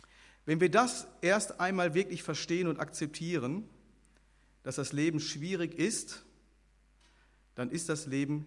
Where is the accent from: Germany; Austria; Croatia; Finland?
Germany; North Rhine-Westphalia; born there; Ich bin gebürtiger Sauerländer.